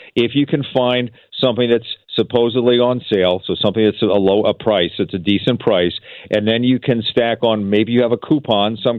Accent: Philadelphia, Pennsylvania, United States; Where I grew up in Philadelphia, absolutely.

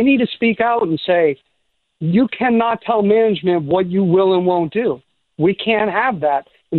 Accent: Boston, Massachusetts, United States; now in Houston, United States; I just want to preface this by saying I've lived in Houston for 30 years. I grew up in Boston.

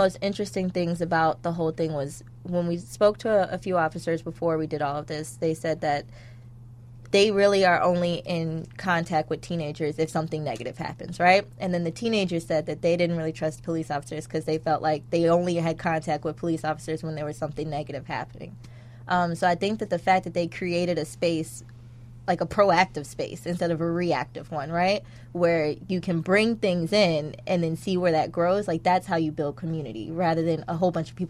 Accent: Virginia, United States; now in Chicago, United States; So for me, I'm not from Chicago. I'm from Virginia.

